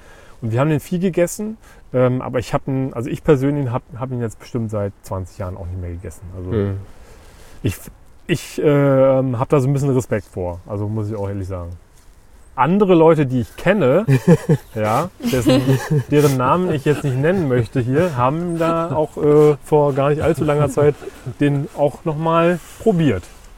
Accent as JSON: {"language": "German", "region": "Brandenburg", "country": "Germany", "said": "ich komme ja aus der Uckermark"}